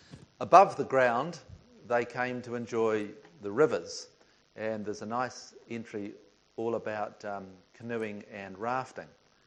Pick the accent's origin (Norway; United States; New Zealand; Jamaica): New Zealand; as a historian and I guess as a New Zealander from doing this theme